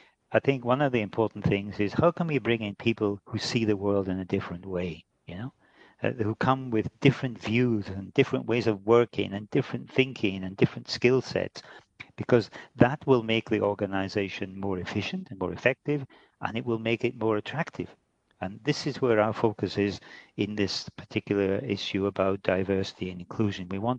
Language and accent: English; Scotland, United Kingdom; because I'm Scottish, when I'm back in Scotland